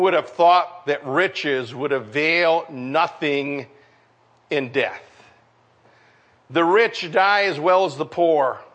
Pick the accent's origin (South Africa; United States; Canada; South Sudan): United States; born there; I'm not saved because I was born in America